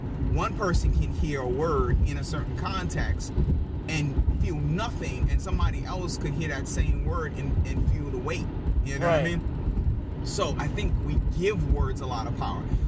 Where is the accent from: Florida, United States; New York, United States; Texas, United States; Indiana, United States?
New York, United States; Bronx; also born or lived in New Orleans; because I'm from the Bronx.